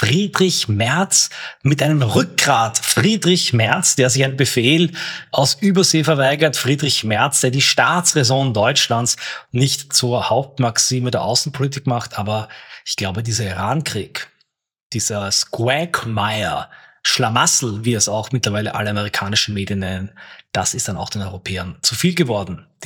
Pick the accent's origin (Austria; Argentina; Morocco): Austria; Dennoch aber frage ich mich als Österreicher